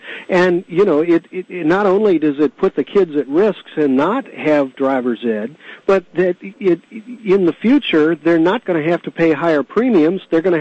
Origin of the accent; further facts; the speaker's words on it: St. Louis, Missouri, United States; when I was brought up in St. Louis, we had driver's ed in our high school.